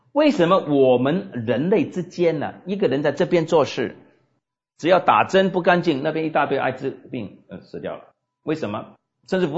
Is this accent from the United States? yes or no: yes; United States; 我成长在一个存在主义泛滥的美国嬉皮士时代，我在大学的年日是1968到71年